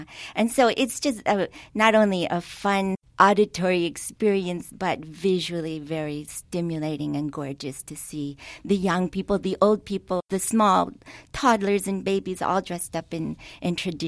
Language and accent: English; Oxnard, California, United States; I was actually born and raised in Oxnard, relocated to this area in the 70s to attend Cal Poly.